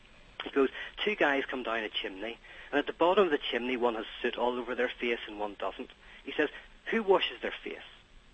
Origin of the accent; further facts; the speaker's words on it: Ireland; You're giving me a bad reputation. It's just because I'm Irish.